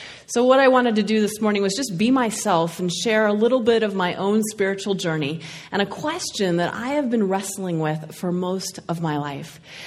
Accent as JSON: {"language": "English", "town": "Steamboat Springs", "region": "Colorado", "country": "United States", "tie": "born or raised there", "said": "So I grew up largely in Steamboat Springs, Colorado, but those years of moving around really affected my spiritual life."}